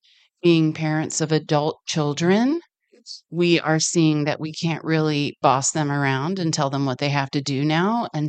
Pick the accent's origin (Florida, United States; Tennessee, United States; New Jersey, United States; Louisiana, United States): Florida, United States; I grew up in Florida where there was a lot of partying.